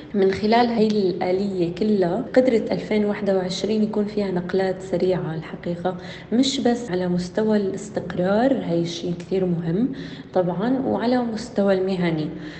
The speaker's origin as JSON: {"language": "Arabic", "country": "Syria", "said": "نحن لما بنجي من سوريا ما بتكون التغيير فقط بالمكان"}